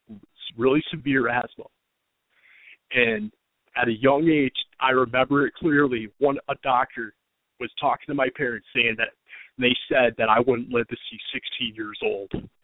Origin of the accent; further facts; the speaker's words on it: Watertown, New York, United States; God's really put on my heart to really minister to people in my hometown of Watertown, New York.